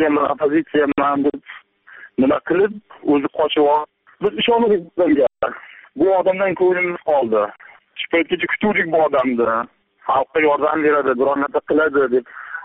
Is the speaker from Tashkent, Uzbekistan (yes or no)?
yes; Qo'yliq, Tashkent, Uzbekistan; Mardikorman, Qo'yliqdanman